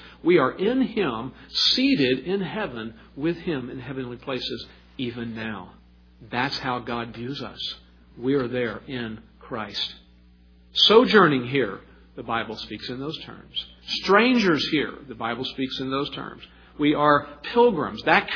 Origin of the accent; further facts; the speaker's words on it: Texas, United States; also born or lived in Illinois; now in California, United States; I was born in Illinois, and I was raised in Texas. The last 16 years of my life in California. Now I'm planted here.